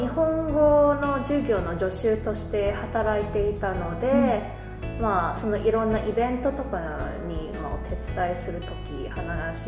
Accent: Vancouver, British Columbia, Canada; 私はバンクーバー出身なんですけど、バンクーバーは、日本の横浜とは姉妹都市でして

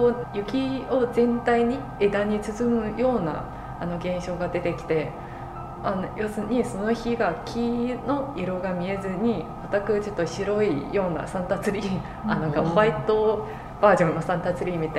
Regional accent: Jilin, China; うちの実家は吉林省で、結構北の方で冬になるとすごい雪が降るところで、寒いところですね。

